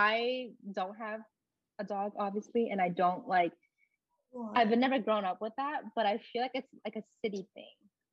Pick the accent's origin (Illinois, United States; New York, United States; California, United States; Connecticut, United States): New York, United States; New York City; and I grew up in the Lower East Side, and I was like, okay, I'm on a mission to check off every single restaurant and brunch spot.